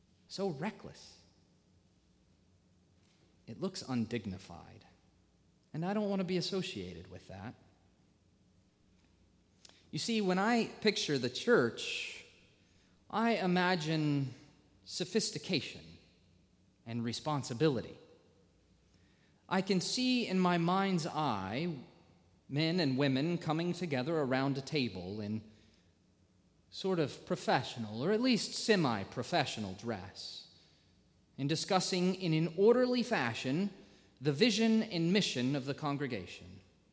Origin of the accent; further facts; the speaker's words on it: the South, United States; I know that I'm Baptist and that I'm from the South